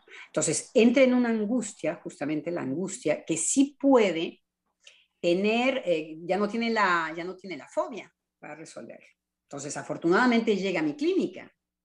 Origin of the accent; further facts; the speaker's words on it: Mexico; a nosotros nos tocó el español como mexicanos.